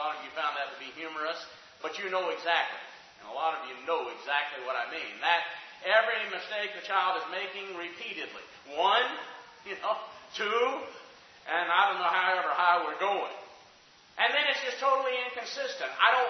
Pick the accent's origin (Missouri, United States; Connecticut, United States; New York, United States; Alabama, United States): Alabama, United States; written by a lady from my home state of Alabama, Wes's home state, Harper Lee.